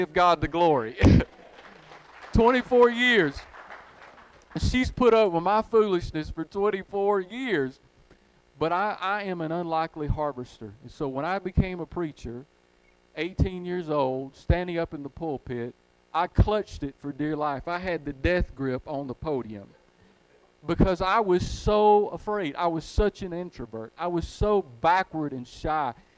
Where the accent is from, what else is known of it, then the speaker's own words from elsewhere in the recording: Alabama, United States; So when I was a child, I was raised in the home of an ex-Marine who worked in the coal mines. I'm from Walker County, Alabama.